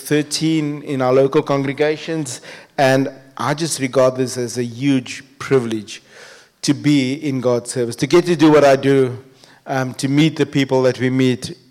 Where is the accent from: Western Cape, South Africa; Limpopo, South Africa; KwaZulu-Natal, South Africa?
Western Cape, South Africa; Strand; I grew up in the Strand, and then later, about in 2012, we planted a church in Worcester.